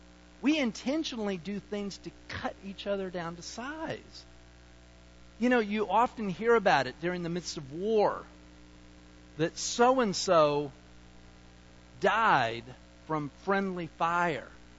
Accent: Utah, United States; now in Texas, United States; I'm male, that person's female. I was raised in Utah, that person was raised in Massachusetts. We live in Texas.

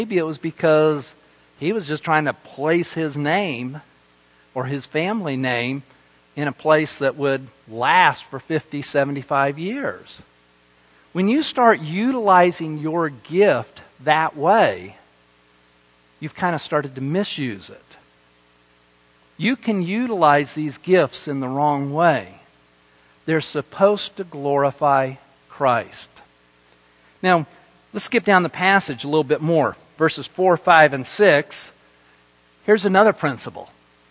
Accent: Salt Lake City, Utah, United States; As some of you know, I grew up in Salt Lake, and in the Salt Lake Valley is where the University of Utah is.

